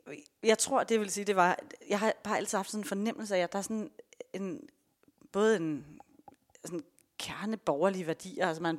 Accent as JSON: {"language": "Danish", "town": "Copenhagen", "region": "Capital Region of Denmark", "country": "Denmark", "tie": "born or raised there", "said": "fordi jeg er født i København og opvokset heroppe."}